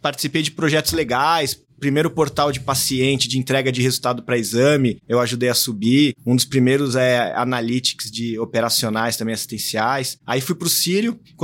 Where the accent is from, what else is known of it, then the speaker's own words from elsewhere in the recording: São Paulo, Brazil; E aí voltei pra São Paulo, sou daqui de São Paulo capital.